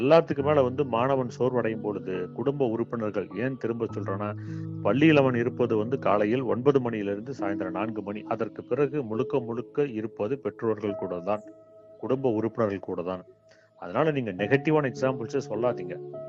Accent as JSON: {"language": "Tamil", "town": "Rasipuram", "region": "Tamil Nadu", "country": "India", "tie": "born or raised there", "said": "நான் என்னுடைய ஊர் ராசிபுரம், என்னுடைய சொந்த ஊர் நாமக்கல் மாவட்டத்தில்"}